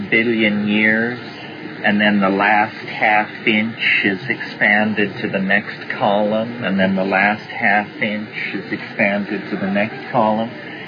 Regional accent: Colorado, United States; I grew up in Western Colorado, where there is a lot of exposed sedimentary rock

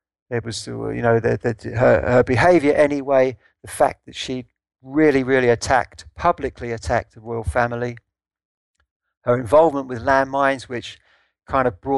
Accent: Sandhurst, South East England, United Kingdom; to when I grew up in Sandhurst

